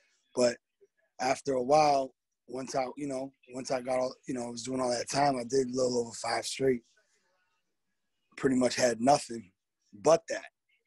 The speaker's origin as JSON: {"language": "English", "region": "Massachusetts", "country": "United States", "said": "No. I'm from Massachusetts."}